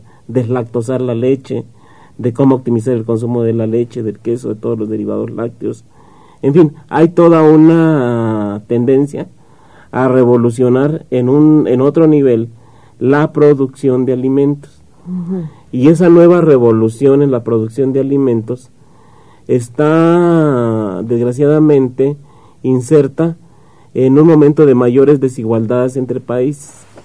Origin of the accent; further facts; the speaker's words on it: Mexico; un patrón alimentario que nos ha permitido ser como mexicanos